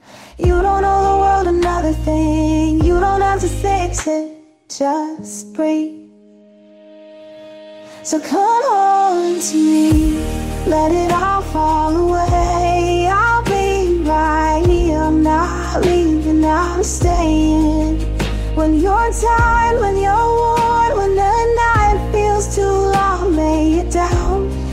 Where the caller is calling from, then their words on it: Jacksonville, Florida, United States; Jacksonville, Florida.